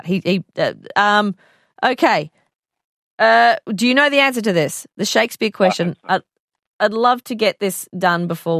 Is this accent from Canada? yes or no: no; New Zealand; I grew up in New Zealand. We didn't have much TV of our own